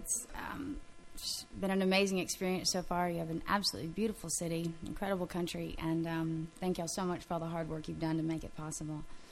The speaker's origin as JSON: {"language": "English", "town": "San Antonio", "region": "Texas", "country": "United States", "said": "I'm from San Antonio. It's a bigger city, but not too far from Kerrville, and come from a great home, wonderful family"}